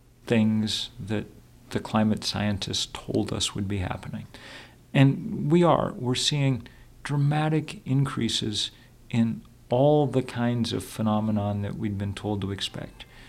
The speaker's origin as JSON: {"language": "English", "town": "Lexington", "region": "Massachusetts", "country": "United States", "tie": "born or raised there", "said": "I grew up in Lexington, Massachusetts. The American Revolution began."}